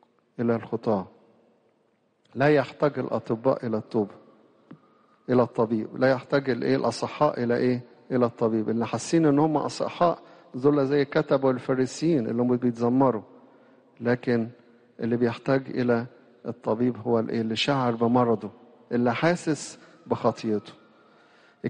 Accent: Egypt; إحنا هنا كمصريين

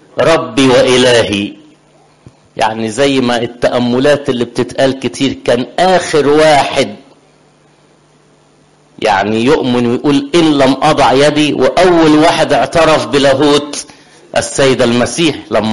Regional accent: Upper Egypt, Egypt; على فكره انا مش من بنها، بس عامل من بنها. انا اصلا صعيدي، يعني احنا كنا في كنيسه واحده.

